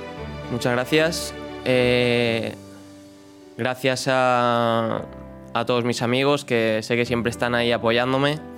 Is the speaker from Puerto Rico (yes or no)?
no; Spain; moved away; Desde que, bueno, salimos de España, sabes que era complicado